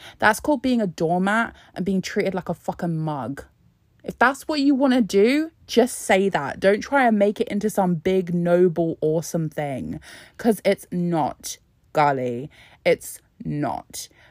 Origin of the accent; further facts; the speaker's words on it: Scotland, United Kingdom; And then you look at what the UK government are offering us, and we're like, I'm Scottish now, what the fuck?